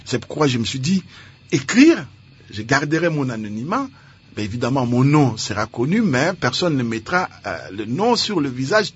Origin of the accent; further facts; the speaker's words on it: Bandal, Kinshasa, DR Congo; Moi, je suis natif de Bandal. … avait une maison en Nzobe et moi, j'habitais Chiluango, donc les deux avenues qui se suivent.